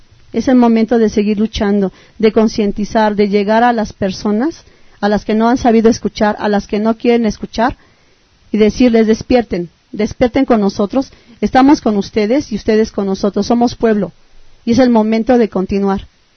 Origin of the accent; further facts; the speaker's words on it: Mexico; yo también soy mexicano.